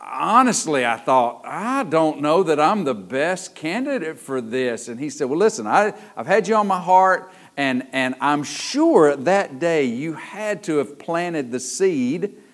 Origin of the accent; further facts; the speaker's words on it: Athens, United States; I'm from the Athens area. I grew up in the country outside of Athens. I know y'all find that hard to believe that I grew up in the country, but that's where I come from.